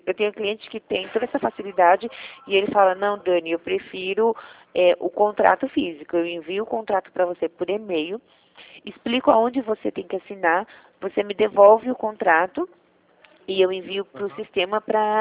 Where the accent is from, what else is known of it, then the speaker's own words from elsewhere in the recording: Jundiaí, São Paulo, Brazil; Não, eu sou de Jundiaí